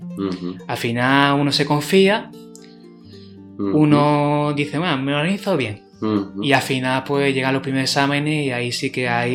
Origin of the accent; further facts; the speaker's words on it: Jerez de la Frontera, Andalusia, Spain; Que como soy de Jerez, pues estudiaría el ejemplo jerezano.